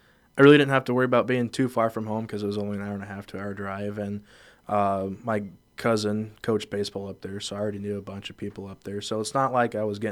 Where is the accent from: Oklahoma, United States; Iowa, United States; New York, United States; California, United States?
Iowa, United States; Anita; Yeah, so I'm from Anita. I graduated from Cam High School